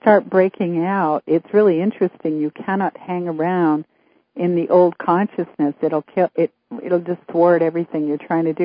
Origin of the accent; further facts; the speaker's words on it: Vancouver, British Columbia, Canada; also born or lived in Prince George; I'm from British Columbia initially